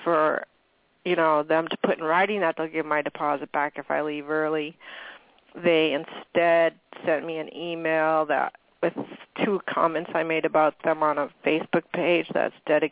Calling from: Washington, United States; I'm calling from Washington State.

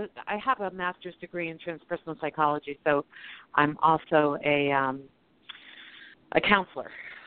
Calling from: Colorado, United States; Oh, Colorado.

